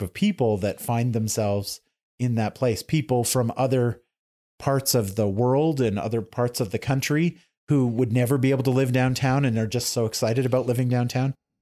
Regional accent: Saskatchewan, Canada; also born or lived in Toronto; now in Edmonton, Canada; we're from Toronto. Well, I'm from small town Saskatchewan originally, but I lived in Toronto for a decade.

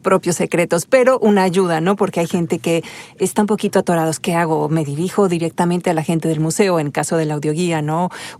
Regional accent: Mexico; moved away; cuando llegué de México, no me pasaba por la mente poder hacer algo así

